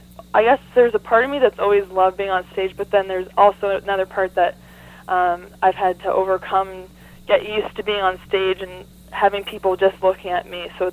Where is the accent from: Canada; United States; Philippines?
Canada; Peterborough, Ontario; I'm a new artist, and I'm from Peterborough, Ontario.